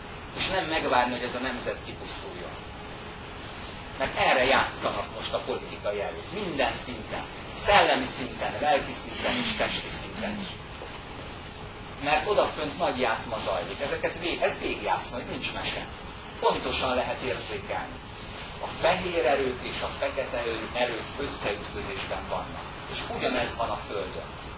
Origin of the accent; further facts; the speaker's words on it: Hungary; Idegen szóval raster háló, de mi magyarok vagyunk